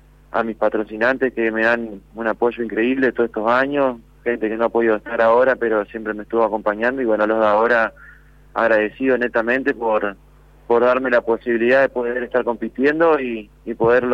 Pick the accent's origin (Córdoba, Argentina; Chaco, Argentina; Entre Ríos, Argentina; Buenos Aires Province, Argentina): Entre Ríos, Argentina; Ramírez; teníamos una distancia de 60 kilómetros entre la ciudad de Mariano, que es Paraná, y la mía, que es Ramírez, y acá en Ramírez mi pueblo me recibió de una manera extraordinaria